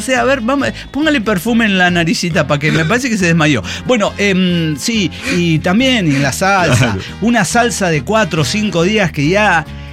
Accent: Mexico; soy mexicana

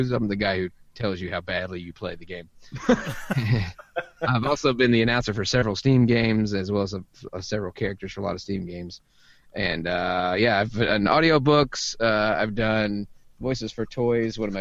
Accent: Memphis, Tennessee, United States; So I just usually just say I'm from Memphis because it's pretty much a spit's throw from my backyard. And I grew up there and was born there.

